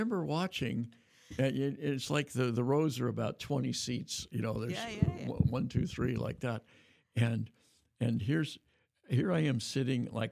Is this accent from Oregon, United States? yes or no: yes; Oregon, United States; I grew up partly in Oregon, and my dad went to Oregon State, and I went to Oregon State to graduate school. And it's in my heart because it was what I knew in my childhood.